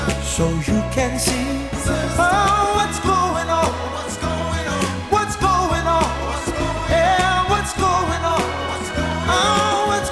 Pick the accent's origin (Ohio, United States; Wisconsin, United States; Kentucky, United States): Wisconsin, United States; Marinette; It is Marinette, after all. My hometown.